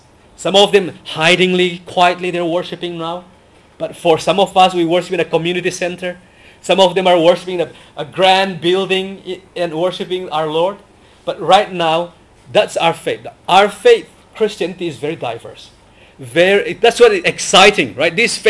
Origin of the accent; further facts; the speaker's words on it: Mizoram, India; first language Mizo; English is a second language; he understand when I speak in my mother tongue in Mizo.